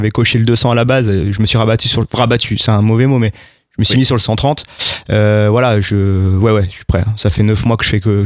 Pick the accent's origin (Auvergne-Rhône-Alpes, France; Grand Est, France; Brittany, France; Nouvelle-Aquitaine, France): Grand Est, France; Raon-l'Étape; Parce qu'en fait je suis originaire de Raon-l'Étape et qu'autour de Raon, beaucoup de forêts, beaucoup de, on va dire, de semi-montagnes. Donc j'ai toujours été depuis gamin dans les bosses autour de chez moi, quoi.